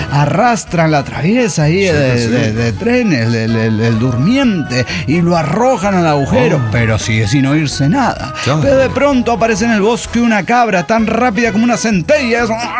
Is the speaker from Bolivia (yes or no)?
yes; Tarija, Bolivia; de Tarija, Bolivia.